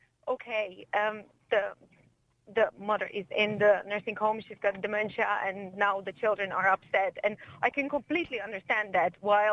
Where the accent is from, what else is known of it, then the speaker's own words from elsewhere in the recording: Slovakia; Yes, look, I am from Slovakia myself.